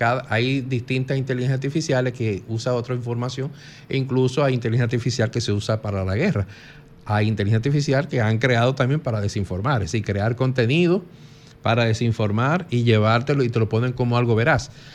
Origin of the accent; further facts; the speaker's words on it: Dominican Republic; Nosotros no tenemos el derecho de, como dominicanos, de intervenir en el tema de los venezolanos.